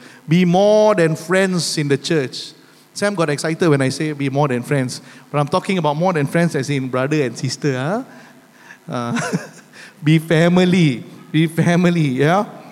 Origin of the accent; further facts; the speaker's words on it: Malaysia; Say, we're from Malaysia.